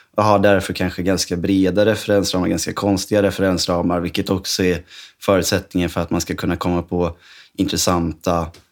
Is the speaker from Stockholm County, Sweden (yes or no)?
yes; Hässelby, Stockholm County, Sweden; Nej, men jag är uppväxt i Hässelby. Jag har bott i både lägenhet och radhus och villa där.